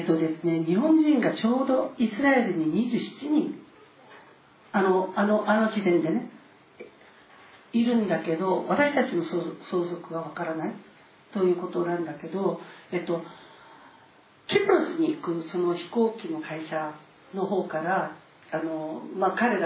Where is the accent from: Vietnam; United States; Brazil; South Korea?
South Korea; now in Japan; 今度私たち韓国人2人ダメなの。